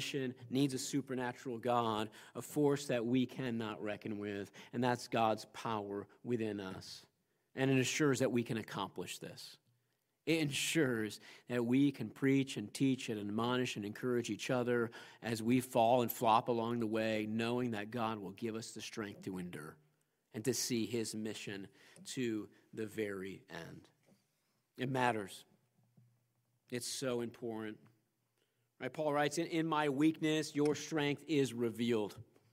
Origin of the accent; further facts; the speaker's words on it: New York, United States; He really comes from my home state, my area. He comes from upstate New York.